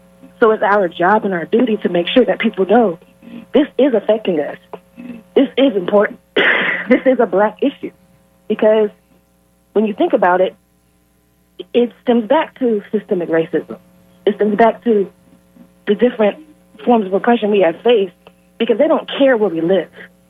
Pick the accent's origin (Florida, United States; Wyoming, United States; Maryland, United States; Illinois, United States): Florida, United States; Pensacola; now in Tampa, United States; I live in Tampa now. I'm born and raised in Pensacola